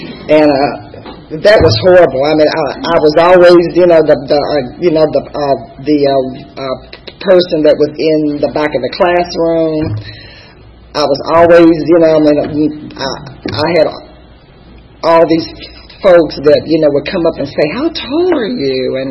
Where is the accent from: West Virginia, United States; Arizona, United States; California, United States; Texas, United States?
West Virginia, United States; Huntington; born there; I was born in Huntington, West Virginia. It's an extremely small town.